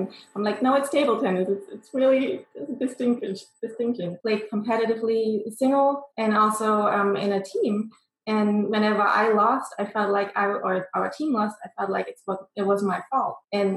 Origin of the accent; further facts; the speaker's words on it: Germany; I'm born and raised in Germany. I grew up in a really conservative, sheltered way, really judgmental environment.